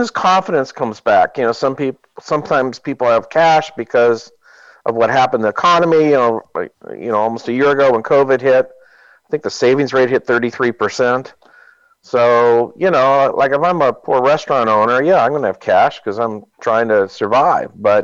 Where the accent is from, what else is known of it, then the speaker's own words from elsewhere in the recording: Berkeley, California, United States; I'm from Berkeley, and just, you know, Berkeley banned natural gas.